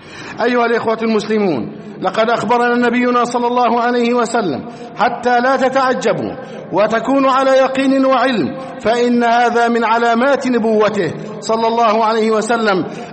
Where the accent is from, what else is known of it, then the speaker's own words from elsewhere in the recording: Egypt; اللهم احفظ بلدنا مصر أمنا أمانا